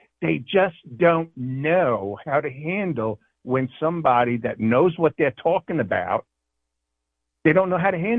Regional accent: New York City, New York, United States; we're from the North, you know, we're from New York City

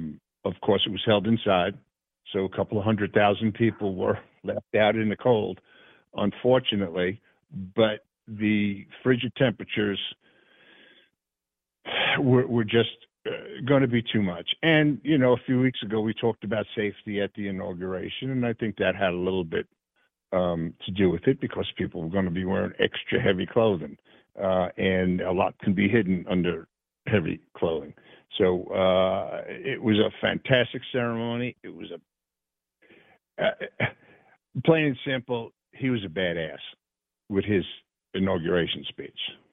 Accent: Tennessee, United States; here near my hometown in Tennessee, in Antioch, Tennessee, I'm down in Chattanooga.

